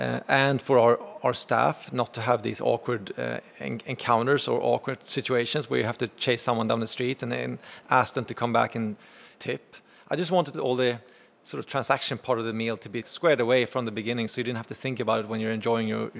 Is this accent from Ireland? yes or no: no; Sweden; now in New York, United States; So I came to New York from Sweden on holiday to visit many, many years ago, and I fell in love with this place.